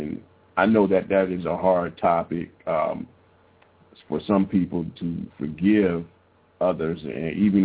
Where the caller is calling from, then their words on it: Cleveland, Ohio, United States; I'm calling from Cleveland, Ohio.